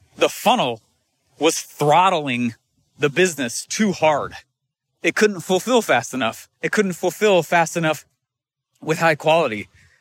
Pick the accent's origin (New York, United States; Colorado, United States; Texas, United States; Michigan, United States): Colorado, United States; Denver; And I grew up in Denver, but it's not like Boise, Idaho is an easy place to fly into.